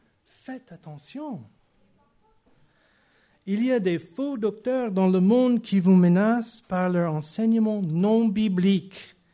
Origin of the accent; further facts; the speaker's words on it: United States; ça c'est vrai, je suis Américain, je ne peux pas changer.